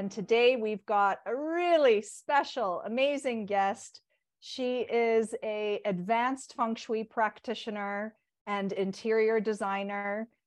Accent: Toronto, Ontario, Canada; I'm a part North American, born and raised in Toronto.

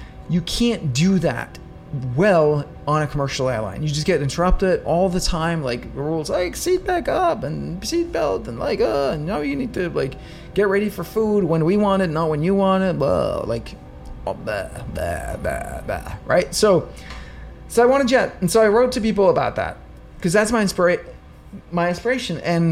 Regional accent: Denmark; English is a second language; now in New York City, United States; I'm from Denmark. I live in America. I'm in New York City now. I'm about to move to the West Coast, to LA, Malibu.

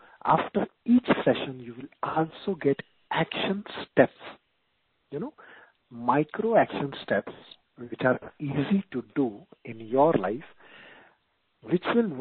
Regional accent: India; Yes, so I think being Indian, I can maybe the pronunciation that I'm making might be slightly more accurate.

